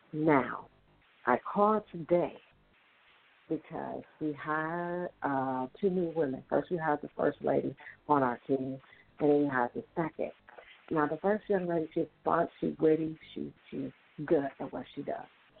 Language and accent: English; Little Rock, Arkansas, United States; born there; now in Nashville, United States; No, I live in Nashville. I was born in Little Rock. I would live in Nashville.